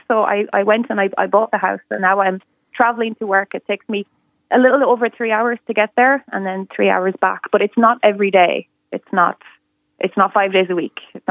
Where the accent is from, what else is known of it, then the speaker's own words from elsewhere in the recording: Connacht, Ireland; And I'm from Leitrim, so it wasn't that much of a shock.